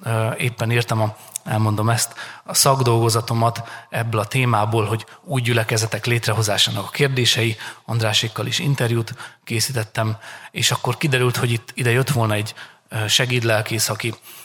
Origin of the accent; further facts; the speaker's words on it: Szabolcs-Szatmár-Bereg, Hungary; Én a Szabolcs megyei kis zsákfaluból származó … aki Sárospatakon végezte a tanulmányait.